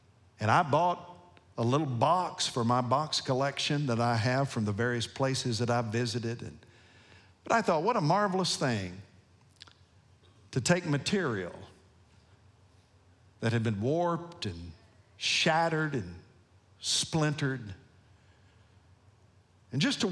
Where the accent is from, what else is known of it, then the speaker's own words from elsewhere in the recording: Nashville, Tennessee, United States; I grew up just outside of Nashville, Tennessee, 5 miles from the Hermitage, the home of President Andrew Jackson.